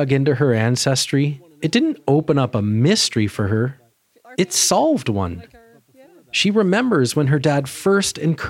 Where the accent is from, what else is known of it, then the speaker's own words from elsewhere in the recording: Newfoundland and Labrador, Canada; and I'm a Newfoundlander.